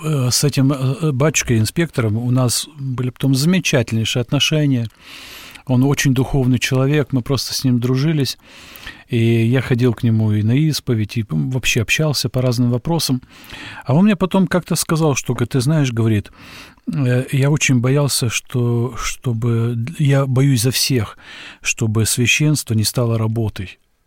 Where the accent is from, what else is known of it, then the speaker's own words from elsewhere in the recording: Moldova; я как бы приехал из Молдавии, где очень много верующих людей